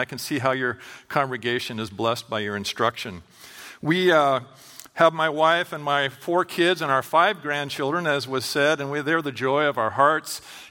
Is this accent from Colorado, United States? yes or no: no; California, United States; So I'm from California, and you can talk back all you want.